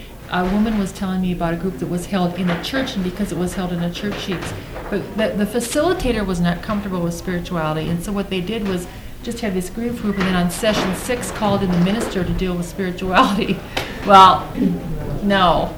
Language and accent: English; Minnesota, United States; I'm from Minnesota, and some of you that may know Minnesota may know of the ARC Retreat Center near Cambridge, Minnesota.